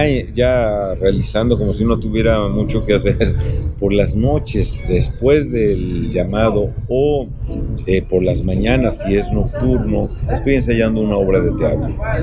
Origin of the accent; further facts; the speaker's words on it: Mexico; creo yo que se está avalando la importancia que tiene para nosotros los mexicanos la familia